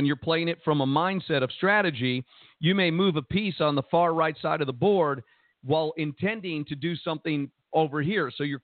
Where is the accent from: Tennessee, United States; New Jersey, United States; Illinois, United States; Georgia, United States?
New Jersey, United States; Jersey City; I grew up in Jersey City, New Jersey, and I was going to a public school